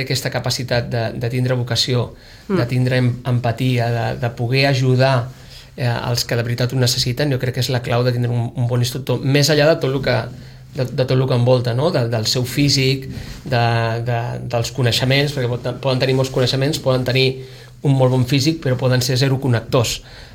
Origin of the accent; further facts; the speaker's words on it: Sitges, Catalonia, Spain; nosaltres som de Sitges, estem al costat